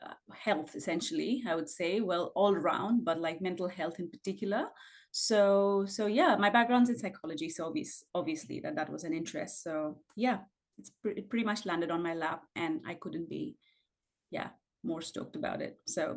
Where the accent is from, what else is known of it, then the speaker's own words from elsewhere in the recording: India; now in Australia; I'm actually from India as well. And right now I'm pursuing a PhD from Griffith University here in Australia.